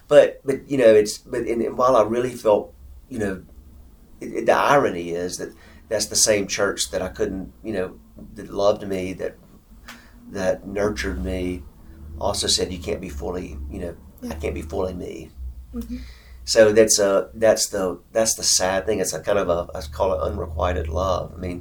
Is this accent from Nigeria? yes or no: no; Forest, Mississippi, United States; I grew up in Forest in Scott County. My dad was the public school superintendent there in the city